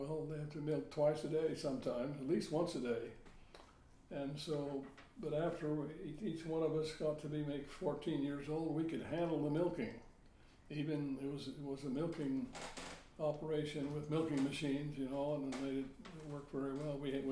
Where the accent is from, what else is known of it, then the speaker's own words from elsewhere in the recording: Idaho, United States; I grew up mainly on a dairy farm in Idaho.